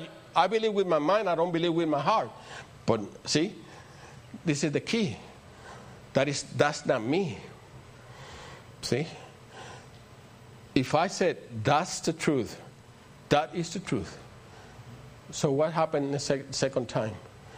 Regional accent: Puerto Rico; I come from Puerto Rico, and my mindset was very different in the natural.

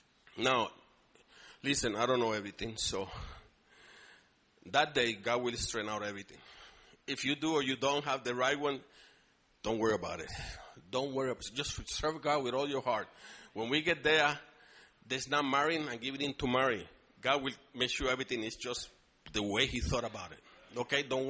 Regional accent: Puerto Rico; born there; I was born in Puerto Rico.

